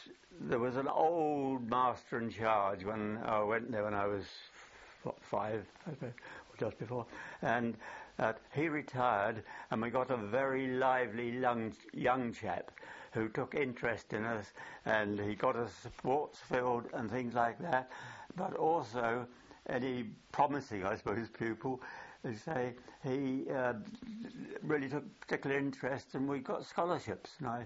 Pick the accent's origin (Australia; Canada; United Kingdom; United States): United Kingdom; Tenterden, South East England; born there; I was born in Tenterden, in the world of Kent, on the 20th of January 1916, to the sound of the guns on the Somme.